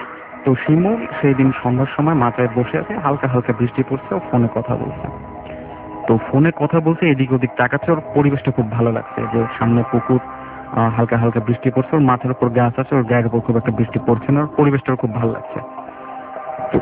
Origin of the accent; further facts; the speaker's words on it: Pabna, Rajshahi Division, Bangladesh; আমি এসেছি মধ্যপাড্ডা থেকে, আমার হোম টাউন পাবনার বর্তমানের সাথে।